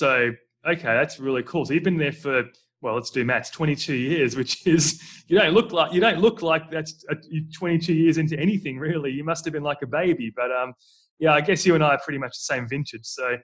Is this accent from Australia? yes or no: yes; Australia; like obviously me being Australian, I see it and I pronounce it in the way that I think.